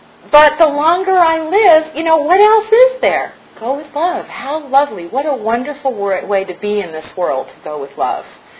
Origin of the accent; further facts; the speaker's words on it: Santa Monica, California, United States; I grew up in Santa Monica, California.